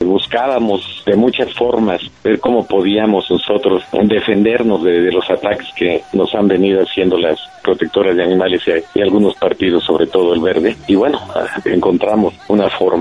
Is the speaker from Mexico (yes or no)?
yes; State of Mexico, Mexico; Estado de México, se me está pasando de aquí de donde soy, ¿no?